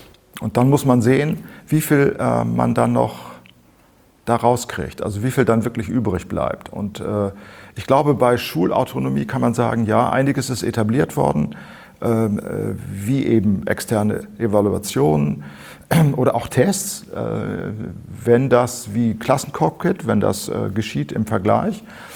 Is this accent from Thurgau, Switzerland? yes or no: yes; Thurgau, Switzerland; Ich komme aus dem Thurgau, darum fällt mir das ein.